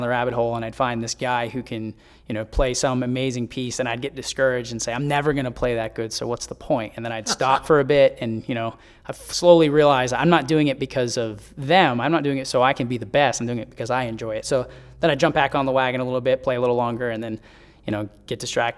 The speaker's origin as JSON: {"language": "English", "region": "Maine", "country": "United States", "moved": "yes", "lives_now": "New Hampshire, United States", "said": "So originally, I'm from Maine. I moved to New Hampshire about 2.5 years ago"}